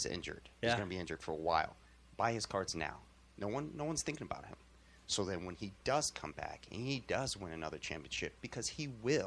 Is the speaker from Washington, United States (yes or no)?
no; Illinois, United States; So I'm originally from Illinois.